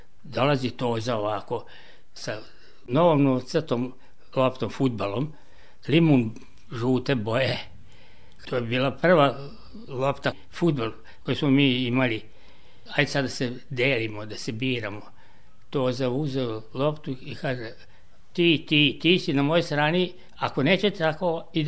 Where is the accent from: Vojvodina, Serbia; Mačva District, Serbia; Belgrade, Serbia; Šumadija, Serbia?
Vojvodina, Serbia; Novi Sad; Jedne strane je bila Salajka, s druge strane Podbara. Pa ja sam bio iz Podbare